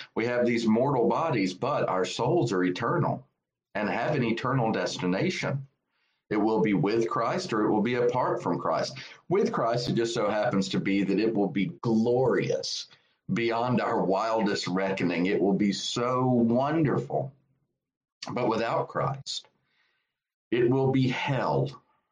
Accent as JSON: {"language": "English", "town": "Woodruff", "region": "South Carolina", "country": "United States", "tie": "born or raised there", "said": "Instead, I am joining you from Woodruff, South Carolina, Cashville, to be precise, in the house where I was raised."}